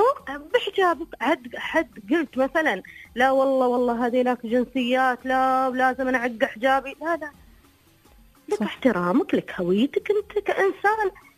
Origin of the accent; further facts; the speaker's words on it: United Arab Emirates; نحن كشعب إماراتي وكشعب مسلم